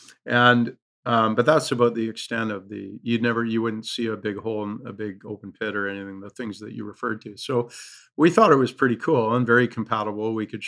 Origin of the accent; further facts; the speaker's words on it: Canada; as a Canadian, it was my first introduction into the U.S. legal system, which I have learned is a little more aggressive than what we're used to up here.